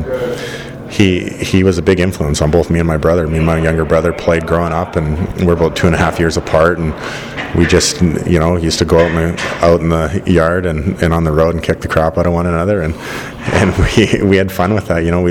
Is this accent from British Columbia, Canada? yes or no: yes; British Columbia, Canada; we grew up just Oilers fans. You know, it was, even though we're from British Columbia